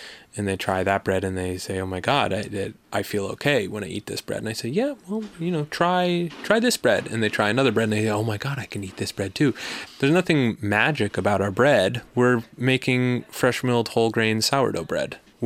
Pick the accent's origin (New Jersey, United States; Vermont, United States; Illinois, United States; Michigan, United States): Vermont, United States; My friend George, who I grew up with in Vermont, was backpacking through town